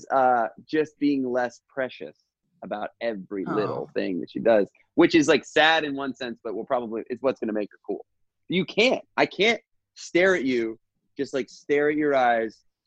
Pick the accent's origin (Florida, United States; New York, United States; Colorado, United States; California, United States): New York, United States; So I grew up in New York.